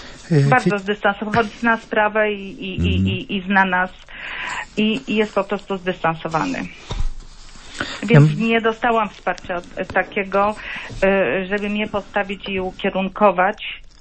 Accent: Sanok, Subcarpathian Voivodeship, Poland; ja jestem z Sanoka.

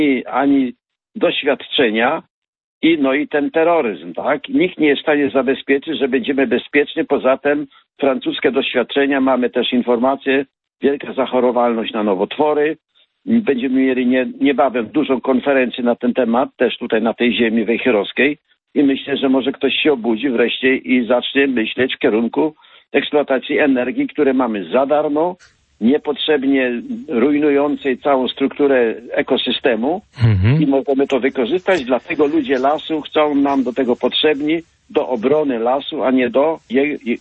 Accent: Pomeranian Voivodeship, Poland; bardzo jesteśmy zaniepokojeni jako Kaszubi, mający tutaj tą instalacją

